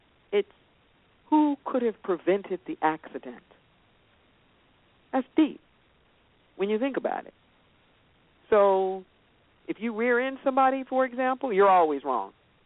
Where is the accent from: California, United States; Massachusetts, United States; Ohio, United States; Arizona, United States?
California, United States; Los Angeles; So most Californians drive, and we're very noted for our freeways, our highway systems. I'm from Los Angeles.